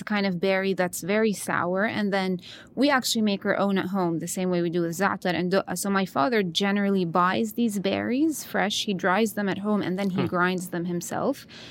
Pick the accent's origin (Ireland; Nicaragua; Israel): Israel; Jerusalem, Jerusalem District; I grew up in Jerusalem, and there it's a melting pot.